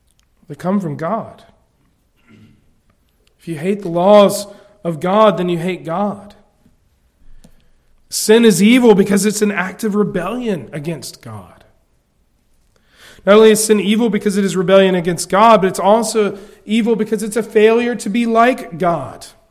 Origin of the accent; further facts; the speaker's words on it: South Carolina, United States; Growing up in South Carolina, I was told that there would be barbecue and golf there.